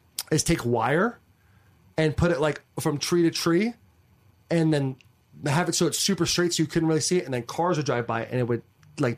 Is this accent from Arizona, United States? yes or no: yes; Arizona, United States; And so growing up in Arizona, for those of you listening, doesn't rain a lot there, especially in October.